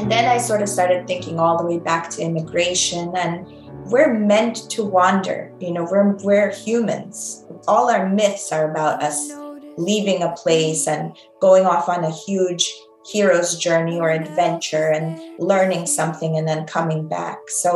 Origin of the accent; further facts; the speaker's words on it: Russia; English is a second language; my grandparents are from Ukraine and everybody fought in World War II together. And it to me, like growing up in Soviet Russia, like there was no difference between our relatives from Moscow versus our relatives from Odessa